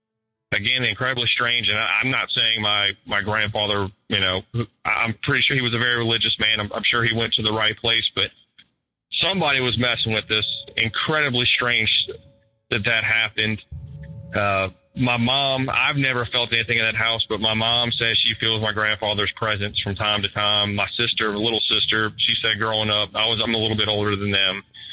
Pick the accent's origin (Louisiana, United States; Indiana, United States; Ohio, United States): Louisiana, United States; New Orleans; another one when I was growing up in New Orleans as a young child.